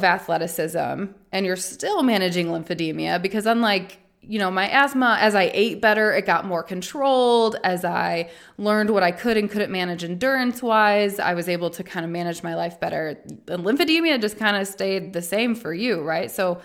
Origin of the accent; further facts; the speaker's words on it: Indianapolis, Indiana, United States; And I'm from Indianapolis and you're from Texas.